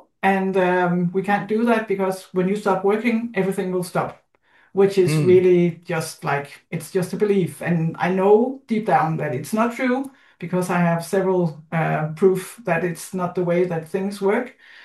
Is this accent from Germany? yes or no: no; Denmark; I'm from Denmark.